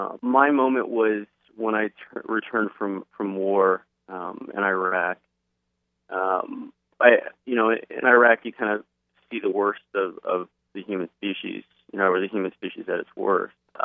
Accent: Tampa, Florida, United States; Sure. Yeah, I grew up in South Tampa.

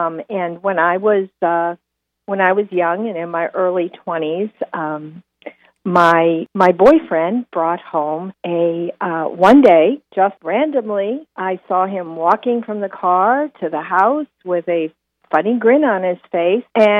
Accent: Cleveland, Ohio, United States; Oh, I grew up in Cleveland, Ohio, and I grew up with an animal-loving grandmother.

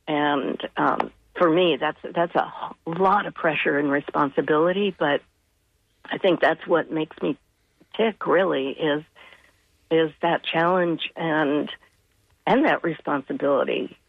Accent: Massachusetts, United States; I grew up on Cape Cod. We had, you know, squirrels and chickadees in our backyard.

